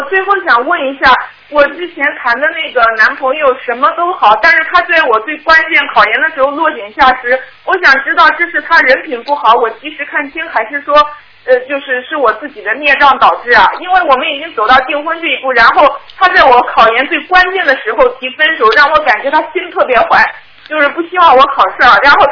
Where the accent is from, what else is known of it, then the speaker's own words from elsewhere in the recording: Wuhu, Anhui, China; also born or lived in Beijing; 我是在北京念的书，我家乡在安徽